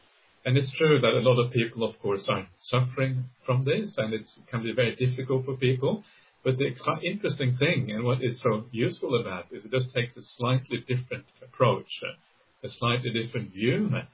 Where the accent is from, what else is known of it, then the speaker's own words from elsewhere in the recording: Norway; I mean, I'm from Norway